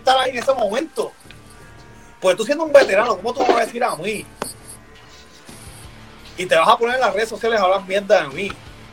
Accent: Levittown, Puerto Rico; Yo me crié en Levitown toda mi vida.

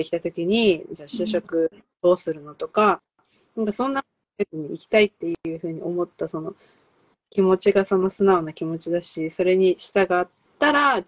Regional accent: Taiwan; まあ、私って台湾人だからさ、自分たちでさ、その Wi-Fi とか気にしないで生きてるの

